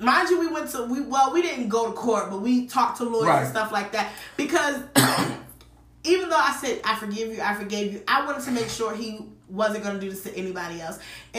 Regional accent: Baltimore, Maryland, United States; So you know, I'm from Baltimore, Maryland.

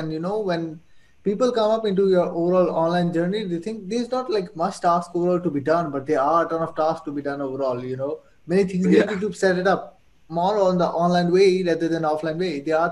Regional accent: Saudi Arabia; moved away as an adult; now in Pakistan; I was born and raised in Saudi Arabia. I lived over there and spent my whole life over there. If I'm talking about whole life, until I was 18.

